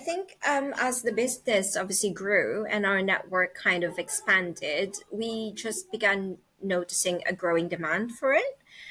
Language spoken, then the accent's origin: English; Japan; now in United Kingdom; No, I'm not from the UK originally. I came from Japan.